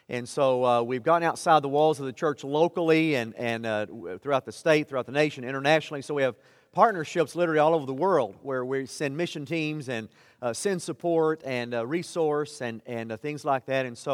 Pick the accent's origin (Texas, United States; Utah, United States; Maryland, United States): Texas, United States; Dallas; accent: Texas; You probably tell the Texas accent. I am from Texas, from the Dallas area.